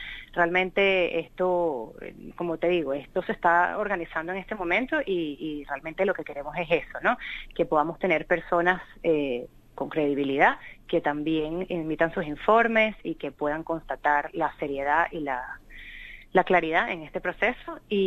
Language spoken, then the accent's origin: Spanish; Venezuela; now in Australia; pero somos venezolanos